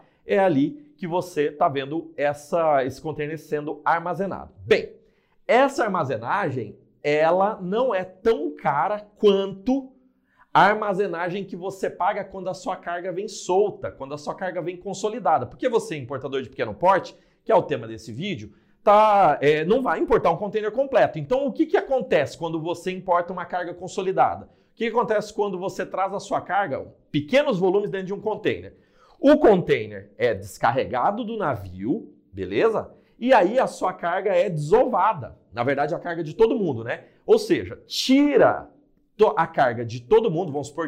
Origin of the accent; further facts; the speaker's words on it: Paraná, Brazil; eu sou do Paraná